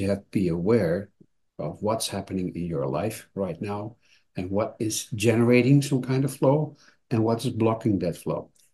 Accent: Netherlands; English is a second language; Because I'm Dutch, I'm from the Netherlands, and a coffee shop has a completely different meaning.

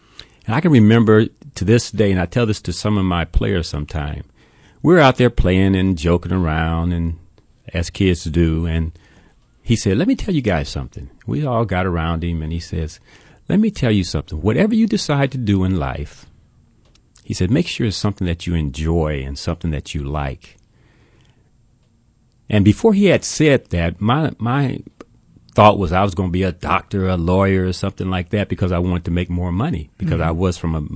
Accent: Compton, California, United States; I grew up in Compton, California. And always have liked sports, played sports, come from a relatively large family, I guess.

